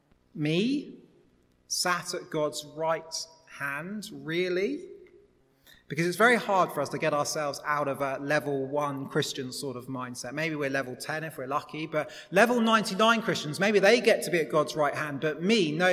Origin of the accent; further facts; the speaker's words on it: Liverpool, North West England, United Kingdom; born there; Because I was born in Liverpool and I've identified as a Liverpool fan for my whole life